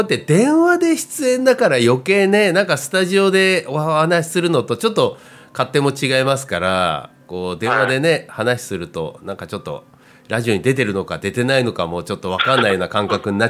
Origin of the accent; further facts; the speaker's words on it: Asahikawa, Hokkaido, Japan; born there; 僕も旭川生まれなんで盆地ですから、